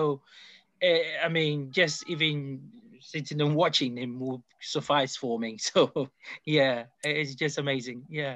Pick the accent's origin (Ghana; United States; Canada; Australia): Ghana; moved away as an adult; now in United Kingdom; Yes, I grew up in Ghana. I came over to the UK at the age of 23.